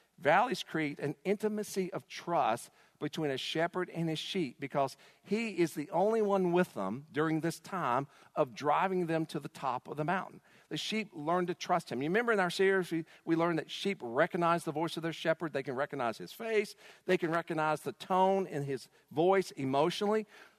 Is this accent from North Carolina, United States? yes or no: yes; Greensboro, North Carolina, United States; I grew up in the Piedmont, the foothills, okay? Grew up in Greensboro, and though my family moved around multiple times, they bought a house.